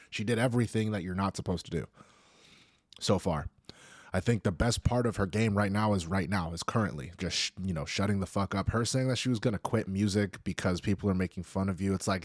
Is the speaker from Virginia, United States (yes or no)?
no; California, United States; I'm born and raised in California.